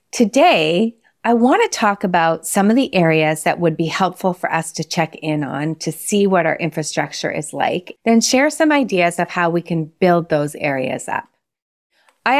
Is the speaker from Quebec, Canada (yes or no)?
yes; Montreal, Quebec, Canada; and I come from Montreal, and it actually just sounded like a regular winter day for Montreal.